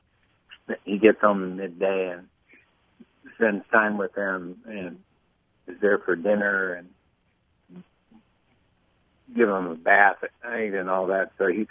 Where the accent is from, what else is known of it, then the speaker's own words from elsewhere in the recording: United States; all these things are things that I thought I should teach my son, you know, as an American male.